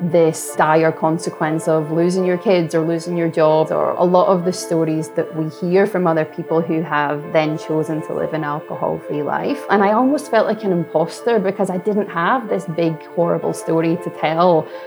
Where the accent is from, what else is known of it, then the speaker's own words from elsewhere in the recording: Scotland, United Kingdom; moved away; about to head into hopefully a long, beautiful summer here, which still is hard to wrap my head around growing up in Scotland.